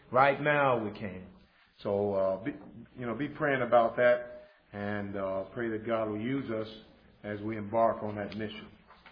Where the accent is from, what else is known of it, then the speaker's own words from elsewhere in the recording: Gary, Indiana, United States; I grew up in Gary, Indiana, and there's not a church in Gary, Indiana that I could recommend anybody to go to.